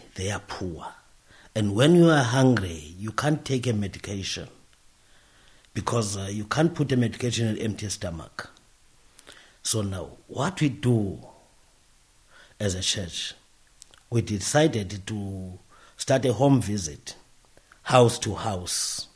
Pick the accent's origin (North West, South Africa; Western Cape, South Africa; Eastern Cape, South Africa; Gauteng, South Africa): Western Cape, South Africa; Worcester; It's true. I'm from Avian Park, Worcester.